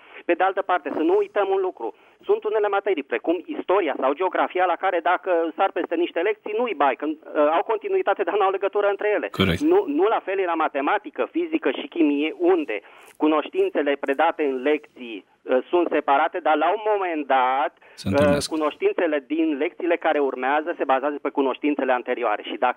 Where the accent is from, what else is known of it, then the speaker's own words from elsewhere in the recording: Bucharest, Romania; din București.